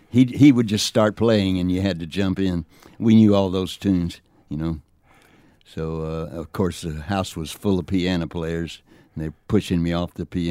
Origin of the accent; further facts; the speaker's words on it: Amarillo, Texas, United States; I met two guys in the Air Force right after I got out of the Army in my hometown of Amarillo where my parents were.